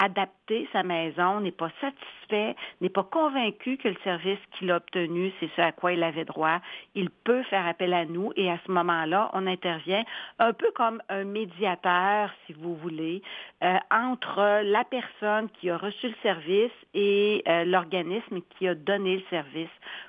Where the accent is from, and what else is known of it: Quebec, Canada